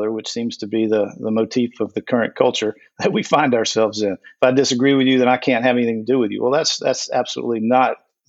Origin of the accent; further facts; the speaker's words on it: Atlanta, Georgia, United States; Actually, I grew up in Atlanta, born at Piedmont Hospital